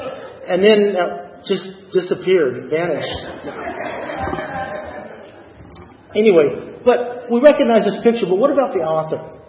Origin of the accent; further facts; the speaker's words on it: Burbank, California, United States; Before going to church here, I grew up in Burbank, where I went to First Presbyterian Church of Burbank.